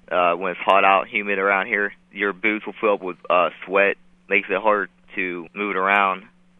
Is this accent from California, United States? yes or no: no; Nemacolin, Pennsylvania, United States; Nemacolin, Pennsylvania.